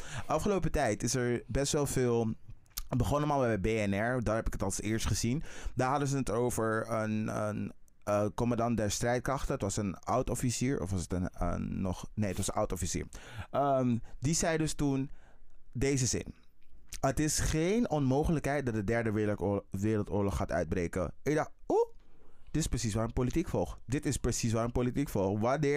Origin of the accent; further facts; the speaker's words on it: Netherlands; dit is het land waar ik ben opgegroeid. Het is niet het land waar ik ben geboren, maar het is wel het land waar ik ben opgegroeid.